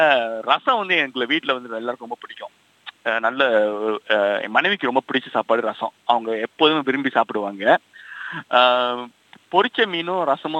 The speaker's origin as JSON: {"language": "Tamil", "country": "Singapore", "tie": "born or raised there", "said": "ஆமா, நான் வந்து சிங்கப்பூர்ல பிறந்து வளர்ந்தேன். அப்பா அம்மாவும் சிங்கப்பூர்ல தான் பிறந்தாங்க. தாத்தா பாட்டி வந்து மதுரையில இருந்து வந்தவங்க, அவங்கலாம் ஸோ மதுரையிலேருந்து வந்தவங்க."}